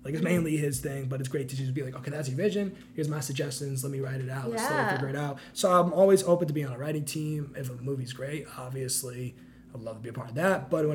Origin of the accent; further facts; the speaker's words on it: Providence, Rhode Island, United States; Like, growing up in Providence, like, it would be, like, you know, you have a bunch of, like, kids just living on, like, the block.